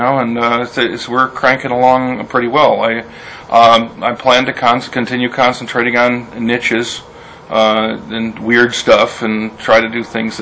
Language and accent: English; New York, United States; that's my hometown in upstate New York, 5 miles east of Resume Speed on Route 104, Lindenville, New York.